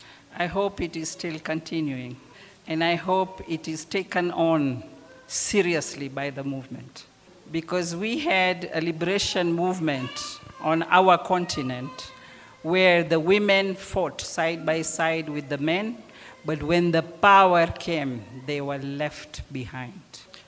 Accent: Zanzibar, Tanzania; So I come from Africa, from a little island here on the east coast of Africa called Zanzibar.

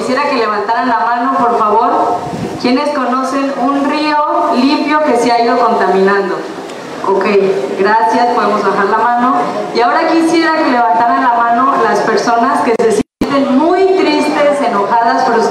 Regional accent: Ixtaltepec, Oaxaca, Mexico; Yo soy de Ixtaltepec.

